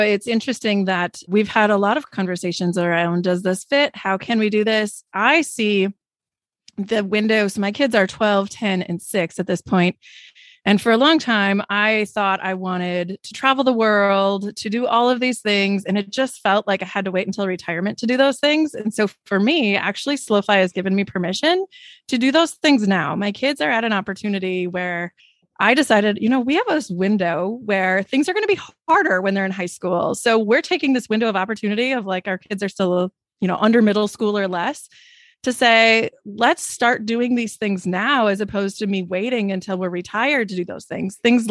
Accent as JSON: {"language": "English", "region": "Wisconsin", "country": "United States", "said": "And my daughter had an accident in Texas. I'm from Wisconsin"}